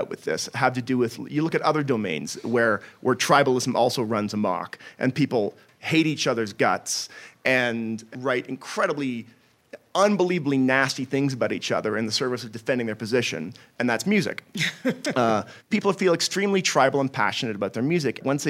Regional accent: Canada; I'm Canadian. We're right next door

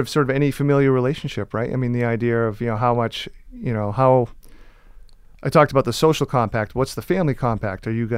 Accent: New England, United States; Particularly growing up in New England, where there's, still the Gothic Puritan is a big part of where I grew up and still live.

